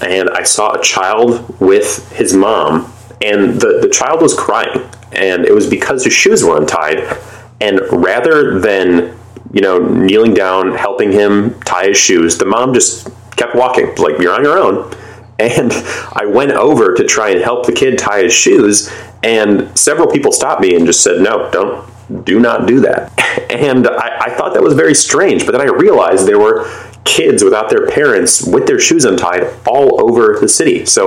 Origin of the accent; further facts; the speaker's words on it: United States; even just very socially normal niceties that Vince and I, being American, will do will not fly in Vermeklindam.